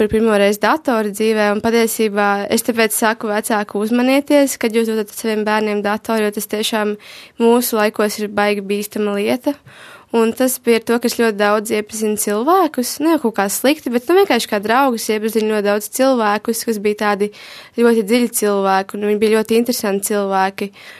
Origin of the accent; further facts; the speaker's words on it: Aizpute, Kurzeme, Latvia; now in Riga, Latvia; Es esmu vispār no Aizputes, no tās mazās pilsētiņas Kurzemē, bet tagad jau kāds dažus pāris mēnešus dzīvoju Rīgā un mācos Rīgas dizaina un mākslas vidusskolā.